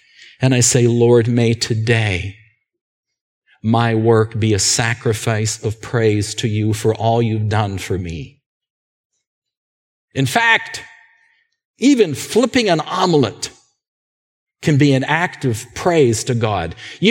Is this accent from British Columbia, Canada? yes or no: yes; West Kelowna, British Columbia, Canada; I will declare I'm a Canadian. I'll declare I'm from West Kelowna.